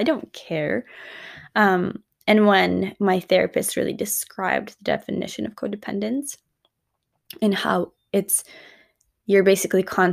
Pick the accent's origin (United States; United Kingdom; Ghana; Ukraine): Ukraine; Grew up in a culture, growing up in Ukraine, it's a culture that does value appearance.